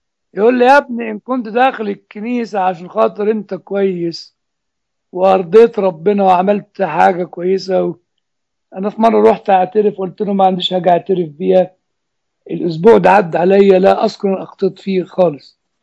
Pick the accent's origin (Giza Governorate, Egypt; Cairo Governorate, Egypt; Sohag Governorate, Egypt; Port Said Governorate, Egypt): Giza Governorate, Egypt; Giza; احنا بقى عندنا في الجيزه